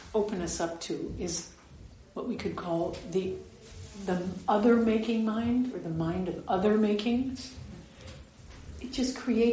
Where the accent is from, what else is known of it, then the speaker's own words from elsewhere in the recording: United States; I grew up in America in a big Jewish community